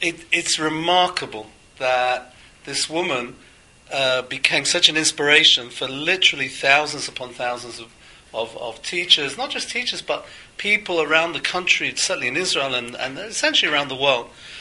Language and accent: English; England, United Kingdom; it's kind of difficult for me as an Englishman to get used to calling anyone like that by her first name